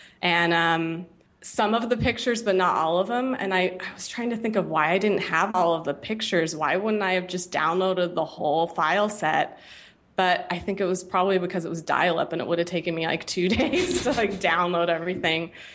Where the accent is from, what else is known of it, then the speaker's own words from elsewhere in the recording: Santa Clara, California, United States; also born or lived in Cupertino; I grew up in Santa Clara, Cupertino.